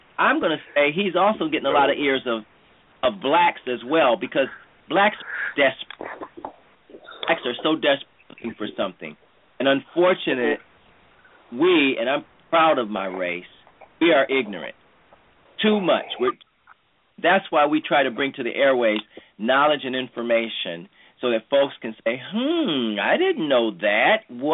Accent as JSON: {"language": "English", "town": "Cleveland", "region": "Ohio", "country": "United States", "tie": "born or raised there", "said": "I was born in the Rust Belt. I'm Cleveland, Ohio, born and raised, me and all my siblings."}